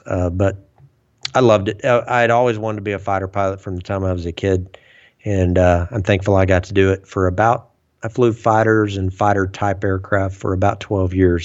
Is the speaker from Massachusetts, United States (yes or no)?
no; Fort Smith, Arkansas, United States; And I got picked up for an Air National Guard slot in my hometown of Fort Smith.